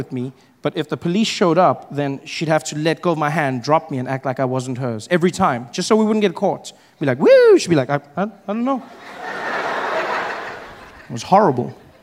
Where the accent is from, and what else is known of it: South Africa; born or raised there